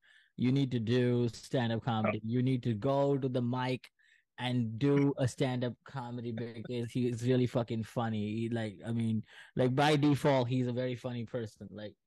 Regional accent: India; because I'm an Indian

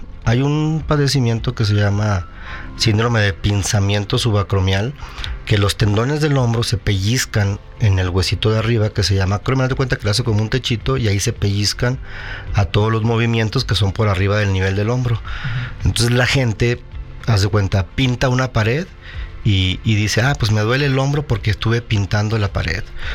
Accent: Chihuahua, Mexico; now in San Luis Potosí, Mexico; Soy originario de Chihuahua y tengo aquí radicando en San Luis Potosí ya 15 años.

